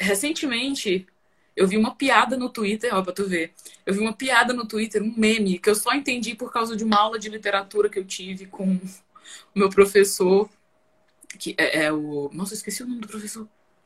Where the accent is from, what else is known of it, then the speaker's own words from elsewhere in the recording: Massapê, Ceará, Brazil; porque eu sou de Massapê, uma cidadezinha de assim, uns 15, 20 minutos de Sobral.